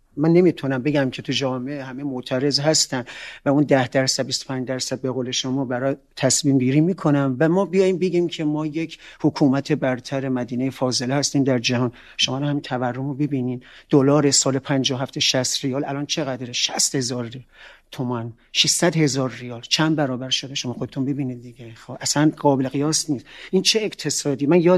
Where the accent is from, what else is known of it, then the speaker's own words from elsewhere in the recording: Iran; منم یک ایرانی هم، تو این سرزمین درس خوندم، بزرگ شدم،